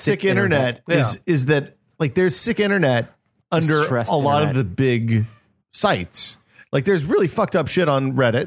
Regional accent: Tennessee, United States; I'm going to go ahead and tell you, I'm from Tennessee.

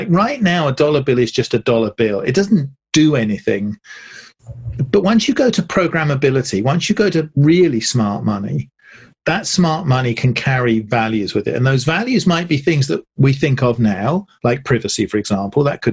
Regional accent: United Kingdom; because I'm British

